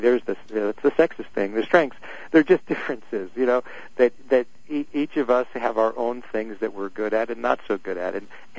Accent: United States; But I think it's the right law as an American, because we are governed by our Constitution

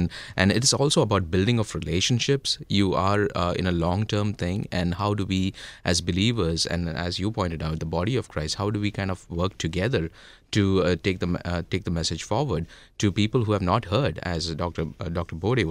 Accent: India; I'm from India, and I'm a pastor in India, and I finished somewhere in 2006 my theological education and worked in Mumbai for a year

